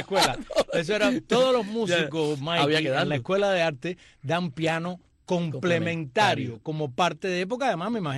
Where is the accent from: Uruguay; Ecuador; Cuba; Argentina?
Cuba; La primera vez que yo estuve en México, que salí de Cuba por primera vez